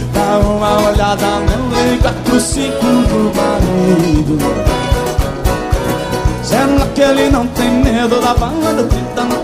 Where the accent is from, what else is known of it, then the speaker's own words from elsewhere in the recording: Rio Verde, Goiás, Brazil; E essa é a moda daqui do Goiás. Eu saí de Rio Verde, passei lá no Faina. Tô muito feliz de cantar aqui em Goiânia.